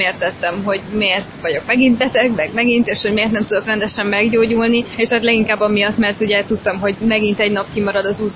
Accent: Debrecen, Hajdú-Bihar, Hungary; Debrecenbe visszamegyek, oda mindig örömmel megyek, hiszen a szülővárosom.

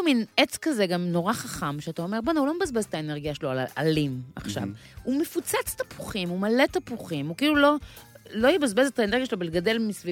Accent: Ra'anana, Central District, Israel; אני לא ראיתי מאז הילדות שלי ברעננה.

